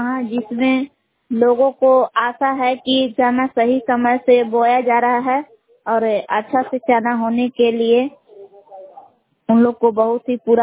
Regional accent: Bela, Bihar, India; ग्राम बेला जिला कैमूर भभुआ की निवासी हूँ।

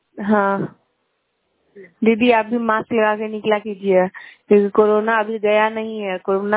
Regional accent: Shubhankarpur, Bihar, India; शुभंकरपुर के।

